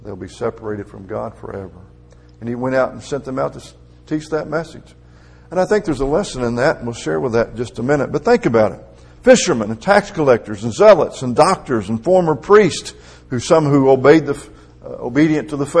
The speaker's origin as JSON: {"language": "English", "region": "Indiana", "country": "United States", "tie": "born or raised there", "moved": "yes", "lives_now": "Alabama, United States", "said": "I grew up in Indiana. And Purdue and Indiana, that was a rivalry in basketball."}